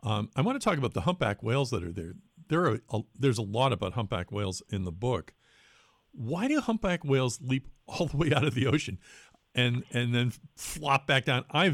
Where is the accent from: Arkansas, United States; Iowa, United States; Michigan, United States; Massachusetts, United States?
Massachusetts, United States; Watertown; because I grew up in Watertown, and even though it was highly polluted at the time I was a kid